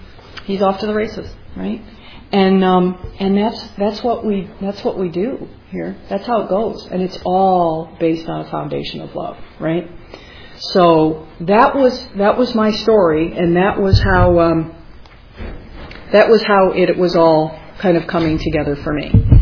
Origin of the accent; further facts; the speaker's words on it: Michigan, United States; But again, I was from Michigan, so I'd been through those steps. I've been here a dozen years.